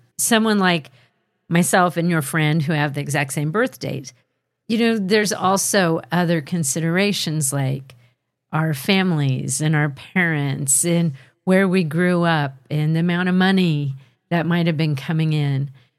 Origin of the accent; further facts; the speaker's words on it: Georgia, United States; born there; Because I was born in Georgia.